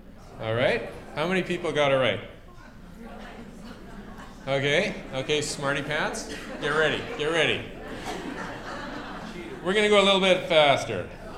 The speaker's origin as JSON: {"language": "English", "town": "Calgary", "region": "Alberta", "country": "Canada", "said": "And because I'm from Calgary and used to bull ride"}